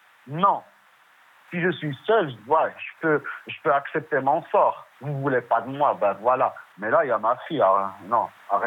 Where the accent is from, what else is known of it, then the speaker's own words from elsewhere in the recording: Morocco; now in France; Moi, je suis chez moi au Maroc et ma fille toute seule sans père ici.